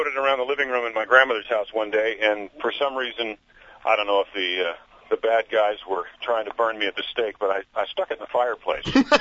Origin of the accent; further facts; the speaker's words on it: New York, United States; I grew up in New York State, so I remember the big snowstorm of 69